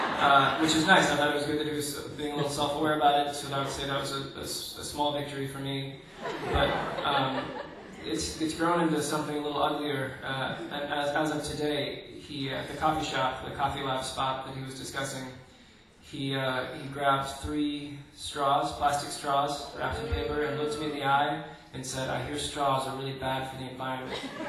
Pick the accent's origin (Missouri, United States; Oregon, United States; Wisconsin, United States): Missouri, United States; Kansas City; I'm from Kansas City, and I play mandolin and violin.